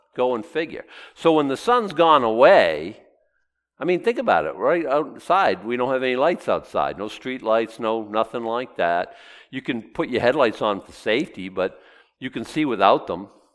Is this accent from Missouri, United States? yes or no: no; Boston, Massachusetts, United States; the 8-year-old boy growing up in Boston who just, if it's a statue, bow down, genuflect